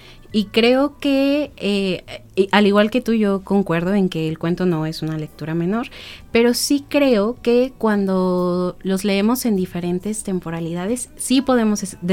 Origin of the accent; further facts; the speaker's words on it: Guadalajara, Jalisco, Mexico; Yo soy de Guadalajara.